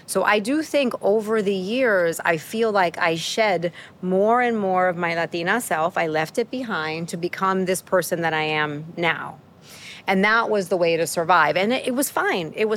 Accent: Queens, New York, United States; Yeah, so I grew up here in New York City, in Queens, in Long Island City, which is not what it used to be.

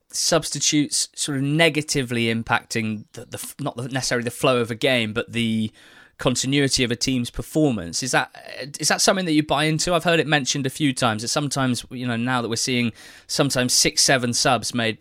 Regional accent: England, United Kingdom; we as English people and England fans were very excited about

